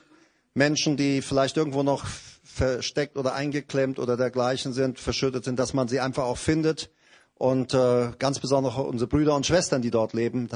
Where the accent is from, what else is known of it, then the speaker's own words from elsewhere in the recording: Paraguay; German is a second language; now in Germany; musst dir vorstellen, da wo ich herkomme, in Paraguay ist jemand auf unserer Homepage gewesen